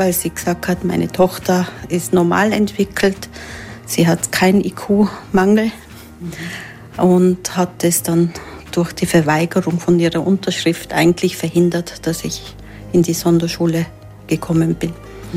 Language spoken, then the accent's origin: German; Innsbruck, Tyrol, Austria; German is a second language; also born or lived in Turkey; Ich bin in Innsbruck geboren und aufgewachsen, aber ich habe 3 Jahre in meiner Kindheit bei meinen Großeltern verbracht und habe in der ersten Klasse Volksschule kein Wort Deutsch gesprochen.